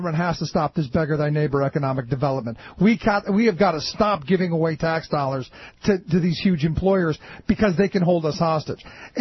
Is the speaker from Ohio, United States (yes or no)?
yes; Cleveland, Ohio, United States; I go back to my time growing up in Cleveland